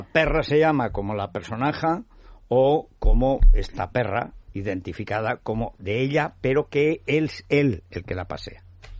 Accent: Teruel, Aragon, Spain; No, yo soy de Teruel y no soy esquiador.

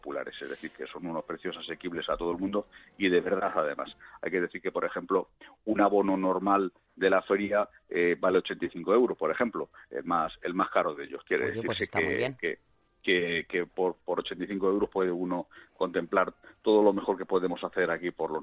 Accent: Arganda del Rey, Community of Madrid, Spain; Estará mal que yo lo diga porque soy de aquí de Arganda.

